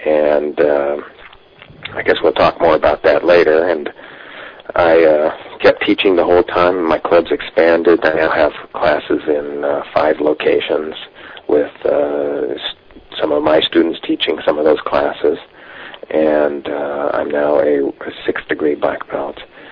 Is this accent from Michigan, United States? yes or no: no; Los Angeles, California, United States; I grew up in the Los Angeles area and trained there, and there were lots of opportunities, different clubs and different sensei that helped me a lot.